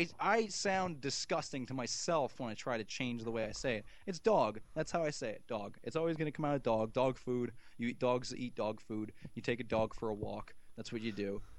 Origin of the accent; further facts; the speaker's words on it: New Jersey, United States; accent: Jersey; Well, I know everyone makes fun of my Jersey accent